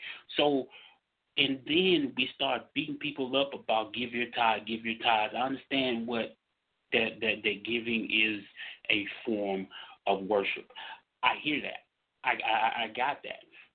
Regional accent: Mississippi, United States; I grew up down in Mississippi, so I'm sure I got God different from the way you got God in Florida

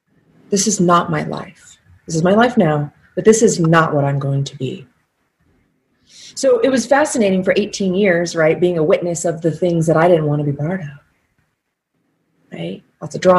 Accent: Dayton, Ohio, United States; And so I grew up in Dayton, Ohio with a young mom

